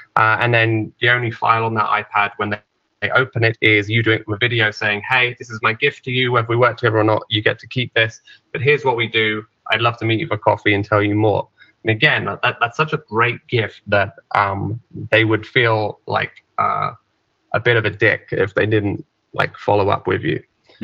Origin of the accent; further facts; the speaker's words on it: England, United Kingdom; And as an English person who's been obsessed with America my whole life, you know, that's the way I see it.